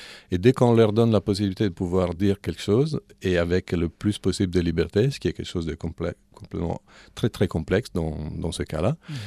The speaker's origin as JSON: {"language": "French", "country": "Italy", "second_language": "French", "said": "Moi je suis italien, donc j'ai eu peut-être plus de facilité"}